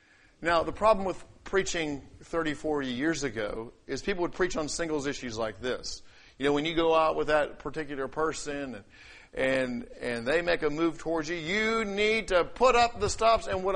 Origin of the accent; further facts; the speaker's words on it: England, United Kingdom; when I was growing up in England, it was my job to put the chickens up at night.